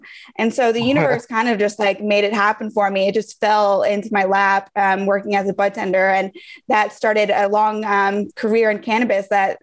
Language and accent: English; New Orleans, Louisiana, United States; now in Los Angeles, United States; I'm originally from New Orleans. In 2010, I came to LA on vacation and then I never left.